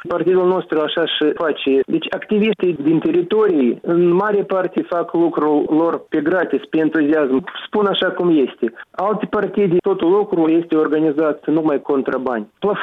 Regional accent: Moldova; să stăm măcar 5, 6, 8 ani aici pe loc la noi acasă în Moldova, să facem ordine

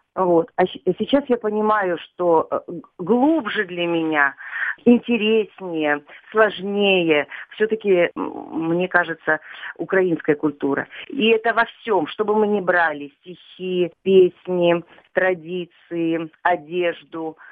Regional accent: Khabarovsk, Khabarovsk Krai, Russia; У меня украинские корни. Я родилась в Хабаровске. И прожила в Хабаровске всю жизнь, 43 года почти я прожила в Хабаровске. Здесь же родились мои дети. Получается, что я украинка, которая родилась в России во втором поколении.

